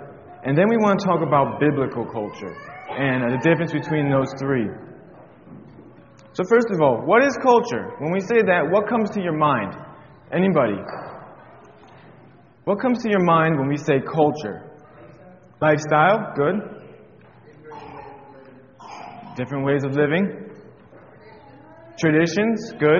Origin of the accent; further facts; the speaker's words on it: Connecticut, United States; I grew up in Connecticut, the state of Connecticut, on the East Coast.